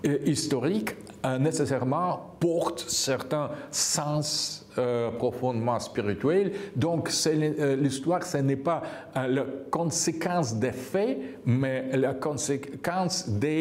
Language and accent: French; Russia; French is a second language; Les Russes, toujours, nous croyons dans quelque chose qui dépasse l'individualité